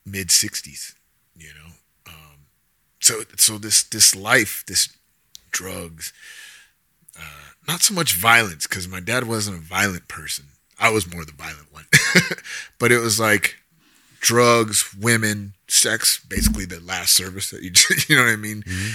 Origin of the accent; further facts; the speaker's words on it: California, United States; now in Denver, United States; No, I was born and raised in California.